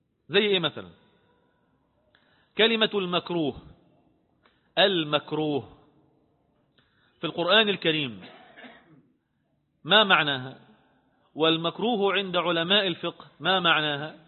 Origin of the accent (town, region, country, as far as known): Egypt